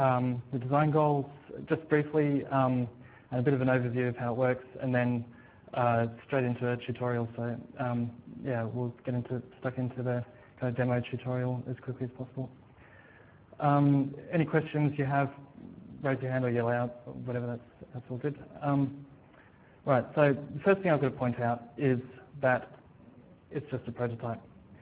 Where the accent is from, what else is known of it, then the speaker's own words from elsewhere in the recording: Australia; now in London, United Kingdom; But yeah, I'm from Australia.